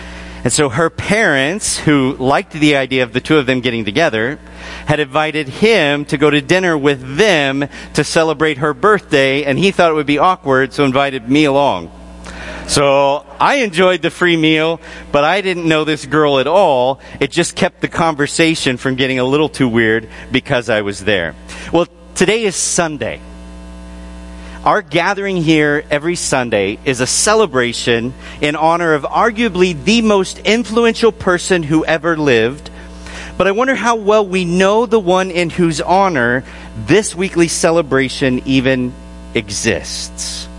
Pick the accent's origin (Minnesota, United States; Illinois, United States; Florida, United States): Illinois, United States; now in Wisconsin; I grew up in Illinois and now live in Wisconsin.